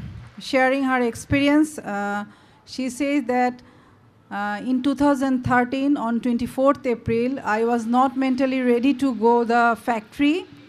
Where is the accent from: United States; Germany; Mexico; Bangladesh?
Bangladesh; Hello everybody … from Bangladesh.